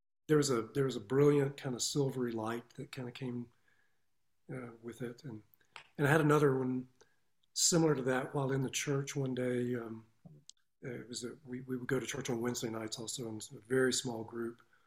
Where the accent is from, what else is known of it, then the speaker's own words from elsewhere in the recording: Clarksdale, Mississippi, United States; also born or lived in Tunica, United States; Yeah, I grew up in the South. I was born in a little place called Tunica, Mississippi, which is a very small town close to the Mississippi River. We moved when I was in third grade to Clarksdale, Mississippi, which is a little bit upriver.